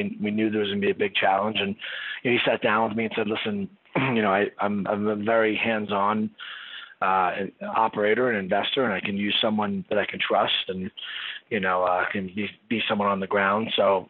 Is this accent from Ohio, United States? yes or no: no; Staten Island, New York, United States; I'm from Staten Island.